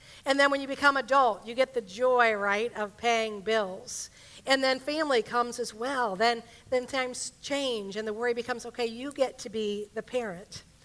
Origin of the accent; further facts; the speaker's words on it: Vandalia, Ohio, United States; So I grew up in Vandalia, which is just north of Dayton